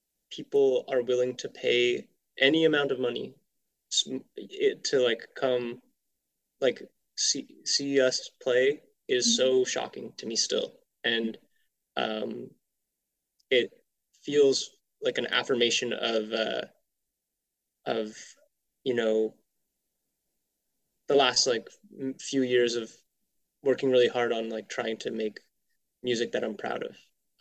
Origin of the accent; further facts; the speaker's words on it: Vancouver, British Columbia, Canada; because I'm from Vancouver and my family and bunch of my friends lived there